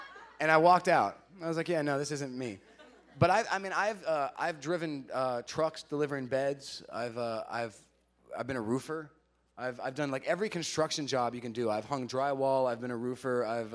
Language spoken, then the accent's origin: English; the South, United States; Because I grew up in the South, and I can't fix cars